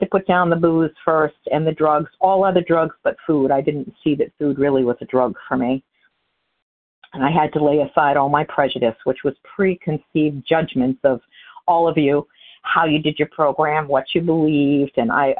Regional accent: New Hampshire, United States; Yes, I am from New Hampshire.

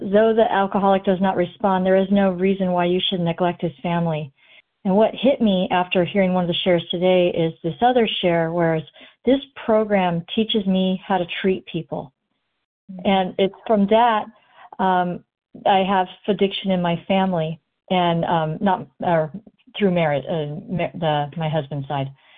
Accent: California, United States; compulsive overeater, also from California.

